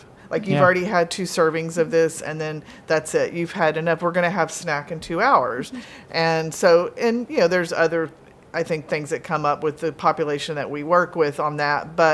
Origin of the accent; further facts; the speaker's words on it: the South, United States; I just think, you know, we're from the South. Yeah. I mean, we can't celebrate without food.